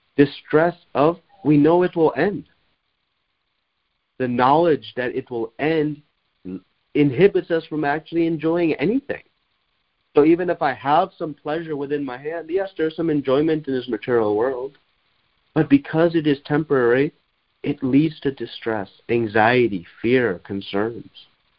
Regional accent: India; maybe I'm coming from India, which seems to be backwards

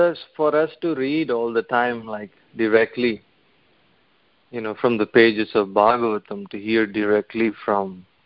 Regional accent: India; And, you know, we love our country, you know, we're from India.

